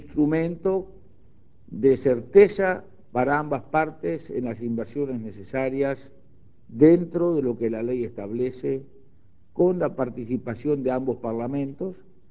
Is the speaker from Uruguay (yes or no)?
yes; Uruguay; nuestra satisfacción como uruguayos